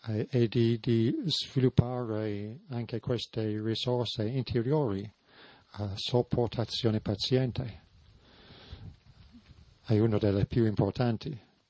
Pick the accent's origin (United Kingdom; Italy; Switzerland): United Kingdom; England; Italian is a second language; Però essendo un inglese ben educato, non riuscivo a dire vattene via, lasciami in pace, come avrei voluto.